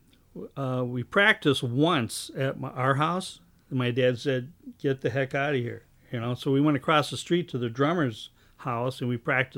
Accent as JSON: {"language": "English", "town": "Minneapolis", "region": "Minnesota", "country": "United States", "tie": "born or raised there", "said": "And I was born in South Minneapolis, but I lived from kindergarten on up in North Minneapolis."}